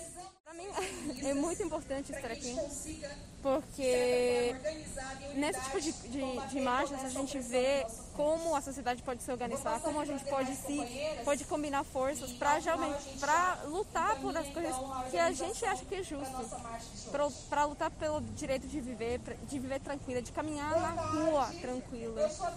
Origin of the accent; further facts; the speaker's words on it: Bolivia; Portuguese is a second language; eu tenho 23 anos, eu sou estudante de cinema na UNILA, sou boliviana.